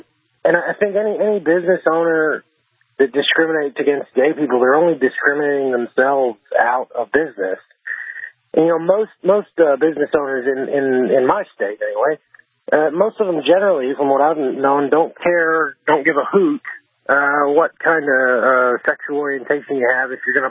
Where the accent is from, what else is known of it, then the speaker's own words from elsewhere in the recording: Mississippi, United States; I'm only from Mississippi. You know, we're not the smartest folks down here.